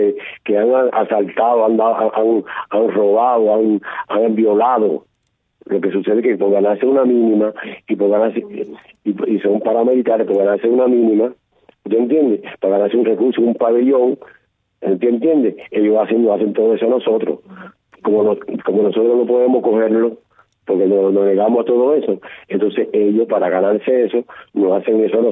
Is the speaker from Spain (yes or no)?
no; Cuba; habíamos cubanos buenos también en la prisión